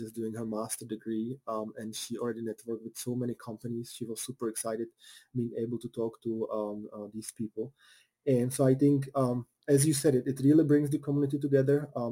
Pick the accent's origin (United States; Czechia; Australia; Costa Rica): Czechia; He's from Czech Republic. I'm from Czech Republic as well.